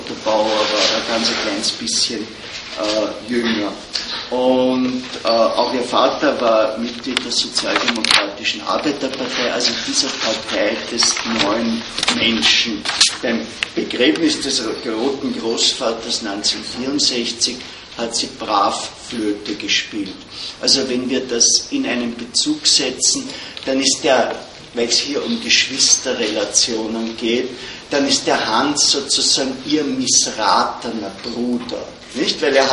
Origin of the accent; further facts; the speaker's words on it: Austria; mein Vater war bei der SS, ich hasse meinen Vater, ich bin ein typischer Österreicher.